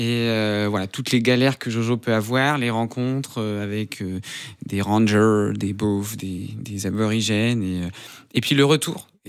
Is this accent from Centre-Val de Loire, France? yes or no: no; Hauts-de-France, France; Moi, je viens du Nord, on a une réputation d'avoir un sens de la famille vraiment très bien développé, parfois un peu trop.